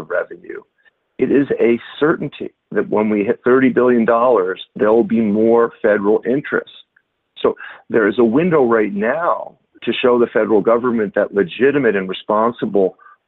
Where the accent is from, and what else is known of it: New York, United States; born or raised there